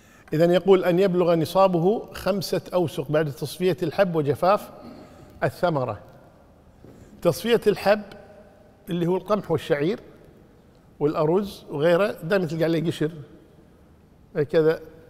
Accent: Kuwait; عندنا في الكويت

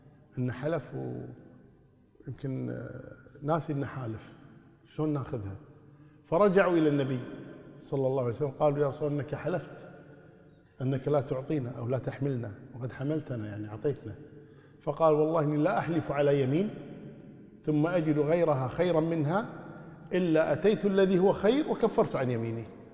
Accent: Kuwait; لكن طبعا هذا مشكلة عندنا في الكويت هنا،

